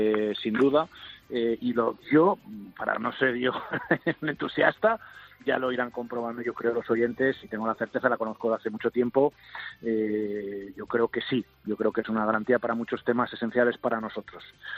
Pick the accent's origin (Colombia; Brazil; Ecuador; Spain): Spain; Yo sí creo que es una muy buena noticia para todos nosotros, también como españoles y sobre todo como europeos.